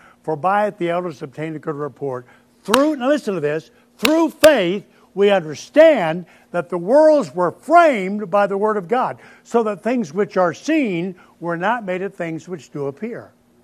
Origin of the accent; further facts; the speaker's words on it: Tennessee, United States; Well, I'm not either. I'm from Tennessee, but I know what a woman is.